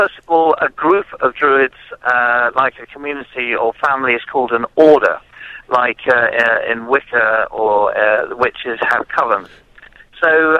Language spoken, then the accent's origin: English; Glastonbury, South West England, United Kingdom; accent: English; also born or lived in Devon; I was born in Devon in the southwest, but my proper home is Glastonbury in Somerset, also in the West Country.